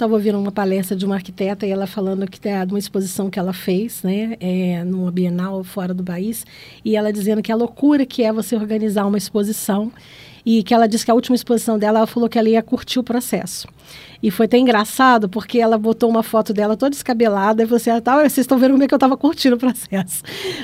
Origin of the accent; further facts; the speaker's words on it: Rio de Janeiro, Brazil; porque eu sou do Rio de Janeiro, mas a família da minha mãe é de Minas